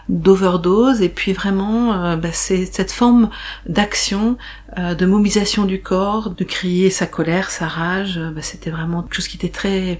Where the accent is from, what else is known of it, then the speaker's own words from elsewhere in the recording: Lille, Hauts-de-France, France; Je viens de Lille, dans le nord de la France, et il y a 31 ans, j'avais 20 ans